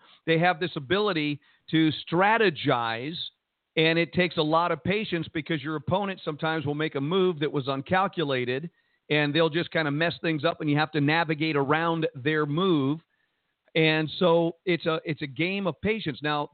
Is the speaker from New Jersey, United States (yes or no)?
yes; Jersey City, New Jersey, United States; I grew up in Jersey City, New Jersey, and I was going to a public school